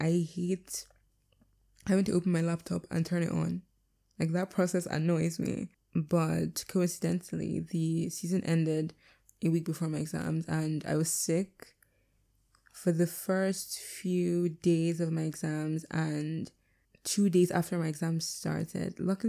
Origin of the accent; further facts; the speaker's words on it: Delta, Nigeria; Like, when I'm from Delta, so like, whenever I go to Delta, it's not a village.